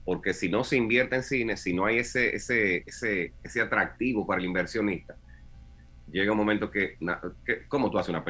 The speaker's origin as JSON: {"language": "Spanish", "country": "Dominican Republic", "said": "nos desarrollemos como dominicanos"}